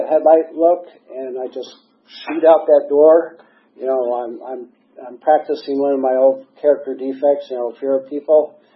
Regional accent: Lansing, Michigan, United States; So, anyways, I was born in Lansing, Michigan. I'm a damn Yankee. My dad is a salesman, and my mom was a nursery school teacher, and there was four of us kids. And I thought a pretty good upbringing or whatever, and lived there for about 10 years.

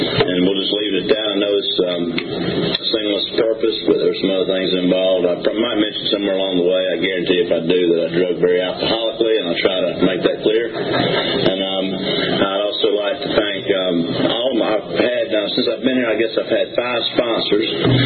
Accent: Atlanta, Georgia, United States; I was born here in Atlanta in 1957, July 7th, and so I've never lived more than, I guess, 15, 20 miles miles from here

